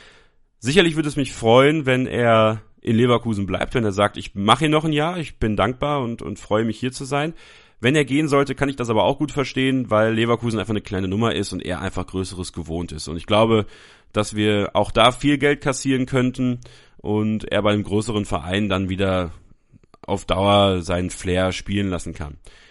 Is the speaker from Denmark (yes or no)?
no; Belgium; born there; ich bin in Belgien geboren, also habe da sogar eine kleine Verbindung zu